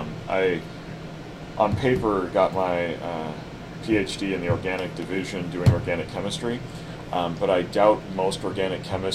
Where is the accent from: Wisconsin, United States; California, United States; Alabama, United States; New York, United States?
Wisconsin, United States; West Bend; I come from West Bend, which is Glenn Grothman country, and so West Bend is sort of the opposite of Madison.